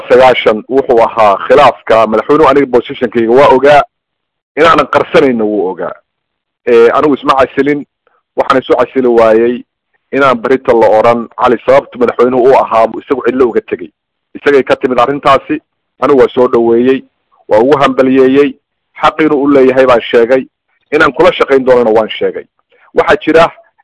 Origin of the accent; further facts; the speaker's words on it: Sool, Somalia; anigu gobolka Sool baan ka soo jeedaa